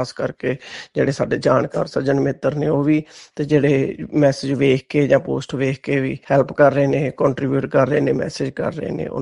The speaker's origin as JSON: {"language": "Punjabi", "town": "Haripura", "region": "Haryana", "country": "India", "said": "Haripura Sirsa Haryana, Sirsa district ਹਰਿਆਣੇ ਤੋਂ, ਹਰੀਪੁਰਾ ਪਿੰਡ ਤੋਂ ਬਿਲੋਂਗ ਕਰਦੇ ਆ।"}